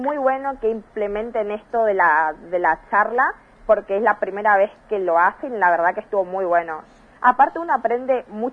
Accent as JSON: {"language": "Spanish", "town": "Puerto Iguazú", "region": "Misiones", "country": "Argentina", "tie": "born there", "said": "Sí, yo nací acá en Puerto Iguazú."}